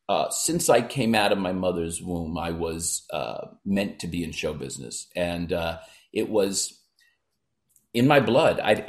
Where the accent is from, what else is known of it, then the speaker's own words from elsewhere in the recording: East Brunswick, New Jersey, United States; Anyway, so cut to growing up in East Brunswick, New Jersey, and was a child actor at a pretty young age.